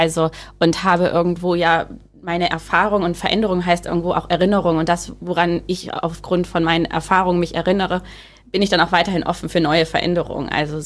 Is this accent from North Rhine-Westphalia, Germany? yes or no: no; Rehling, Bavaria, Germany; als ich ein Jahr später wiederkam in den Ort in Rehling, wo ich aufgewachsen bin